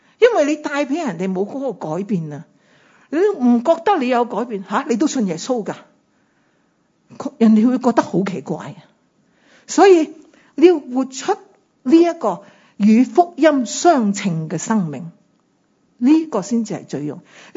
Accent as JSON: {"language": "Chinese", "country": "China", "said": "我们中国人呢就很怕提永生的"}